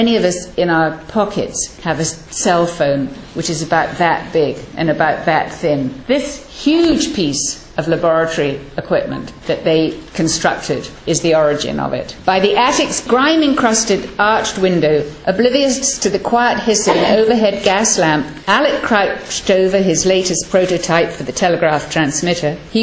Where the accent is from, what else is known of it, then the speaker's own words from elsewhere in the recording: Canada; And it pains me to say this as a Canadian